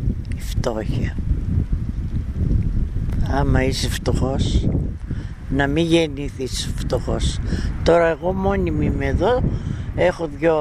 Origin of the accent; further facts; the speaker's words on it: Komotini, East Macedonia and Thrace, Greece; Ο τόπος μου. Εδώ γεννήθηκα. Εδώ πήγα σχολείο.